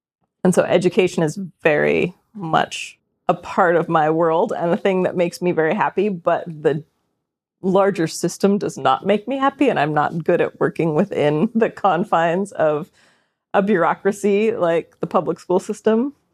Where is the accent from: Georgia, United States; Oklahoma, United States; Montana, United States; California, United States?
Montana, United States; moved away as an adult; I grew up in Montana. I've been here since then.